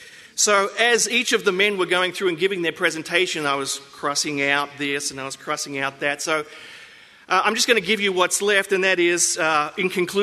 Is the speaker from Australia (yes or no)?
yes; Australia; moved away as an adult; now in United States; I am from Australia, I spent the first 23 years of my life in Australia and the last 26 years of my life in the States, most of it being in Texas